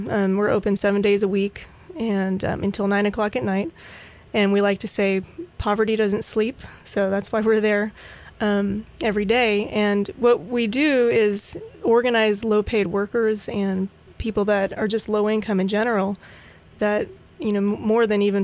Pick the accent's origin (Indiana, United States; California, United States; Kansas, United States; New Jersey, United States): California, United States; Pleasant Hill; born there; I was born in the East Bay area. Mm-hmm. In a little town called Pleasant Hill.